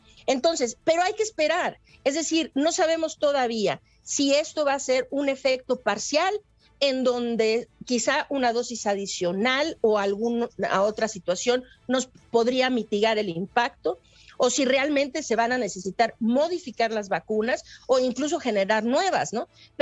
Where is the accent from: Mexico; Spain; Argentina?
Mexico; aquí como mexicanos necesitamos tratar de retrasar en el tiempo